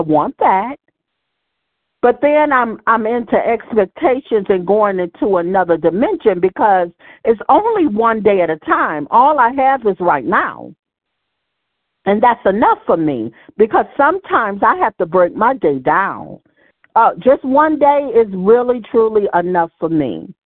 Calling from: Michigan, United States; from Michigan.

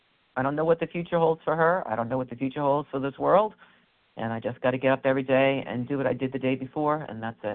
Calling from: New Jersey, United States; Oh, I'm calling from New Jersey.

